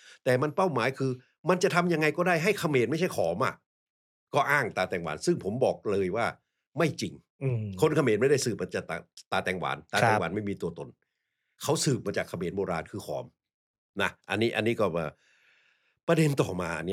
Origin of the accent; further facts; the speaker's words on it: Chiang Rai, Thailand; เหมือนบ้านผมสมัยผมเป็นเด็กนะผมอยู่เชียงรายใช่ไหมครับ